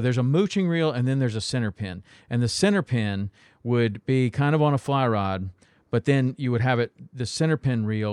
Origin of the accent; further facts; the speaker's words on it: Tennessee, United States; When I grew up in Tennessee, people used to use fly rods.